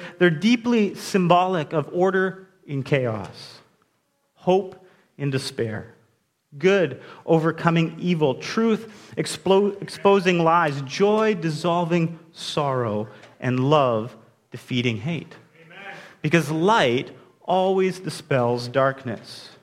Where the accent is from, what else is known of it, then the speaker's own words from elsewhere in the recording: Alberta, Canada; I grew up in Alberta, and it was freezing, so that's why we'd go for a drive.